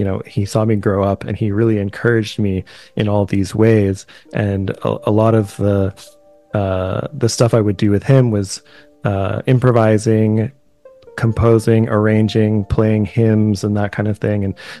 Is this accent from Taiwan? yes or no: no; Toronto, Ontario, Canada; also born or lived in Montreal; now in Halifax, Canada; And I'm originally from Toronto. So I guess you could say I'm learning to call Nova Scotia home and Halifax home.